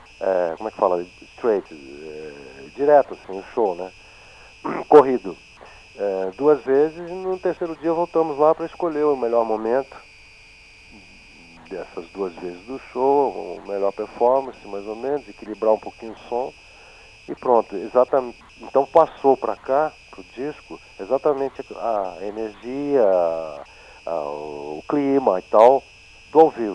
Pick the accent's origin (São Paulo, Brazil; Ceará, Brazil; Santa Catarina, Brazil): São Paulo, Brazil; born there; eu sou nasci em São Paulo, na Canção da Sede de São Paulo.